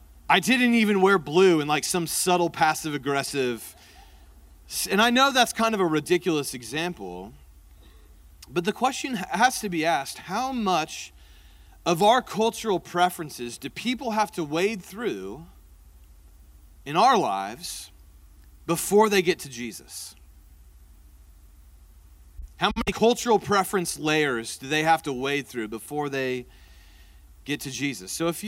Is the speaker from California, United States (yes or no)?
no; Indianapolis, Indiana, United States; moved away as an adult; now in Kansas City, United States; So I grew up in Indianapolis, which means that I grew up a Colts fan.